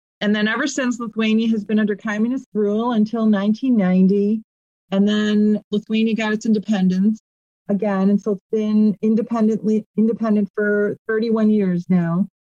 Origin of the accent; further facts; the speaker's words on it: Chicago, Illinois, United States; you know, I grew up in Chicago in the 1960s